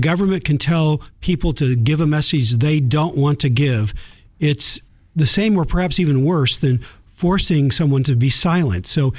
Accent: Tri-Cities, Washington, United States; She runs a flower shop in my hometown of the Tri-Cities, Washington.

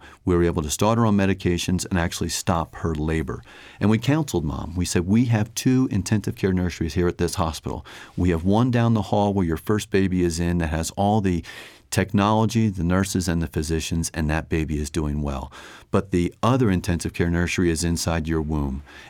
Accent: Pensacola, Florida, United States; I'm from Pensacola. If you travel over to Pensacola this time of the year, you will see lots of signs that say, warning, sea turtle nest, do not disturb.

